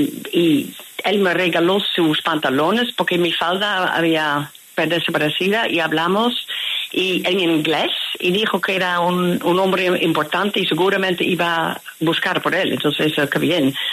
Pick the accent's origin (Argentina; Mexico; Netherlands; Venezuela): Netherlands; Spanish is a second language; pero como holandesa racional, yo quería volver para confirmar exactamente lo que era.